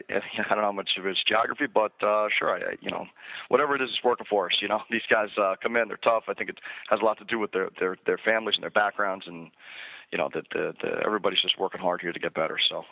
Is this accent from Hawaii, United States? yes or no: no; New York, United States; I grew up in Long Island and then coached Albany for a while.